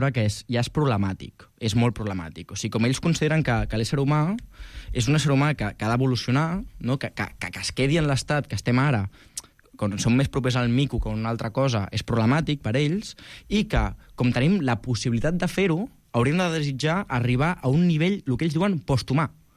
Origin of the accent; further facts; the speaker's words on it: Castelldefels, Catalonia, Spain; Mira, jo, saps que jo soc de Castelldefels?